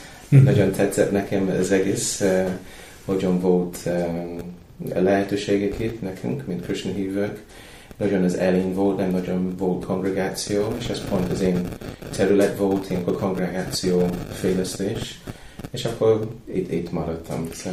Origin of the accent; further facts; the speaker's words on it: Romford, London, United Kingdom; Hungarian is a second language; Londonba születtem, a családom, az anyám része az Walesből jött, és akkor az apám része az Londonból, és laktam Londonba. És olyan 15 km a várostól, de Greenbelt, ez a zöld őrf, ilyen London körül, nagyon szép vidék.